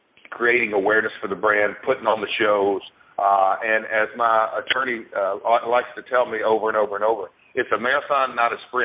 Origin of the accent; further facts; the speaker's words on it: Tennessee, United States; be kicking off Global Force Wrestling's very first event in my home state.